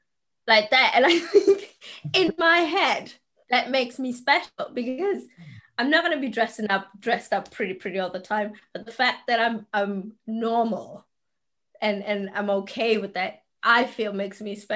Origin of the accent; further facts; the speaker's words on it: South Africa; we grew up in South Africa. It was apartheid times.